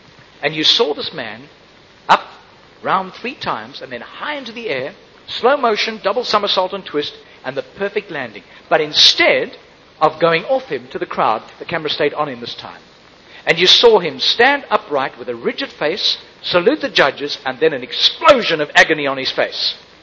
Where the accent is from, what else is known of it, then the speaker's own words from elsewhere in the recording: South Africa; now in Australia; 1988 was a special year for me and my family. It was the year we emigrated from Southern Africa to Australia. I'm an Australian citizen now.